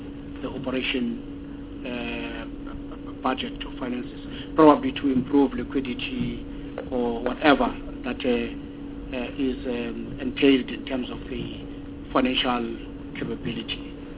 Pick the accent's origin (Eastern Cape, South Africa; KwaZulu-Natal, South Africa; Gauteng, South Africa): Eastern Cape, South Africa; Alice; I'm from Alice. There's no train there. Go train. I grew up knowing the train.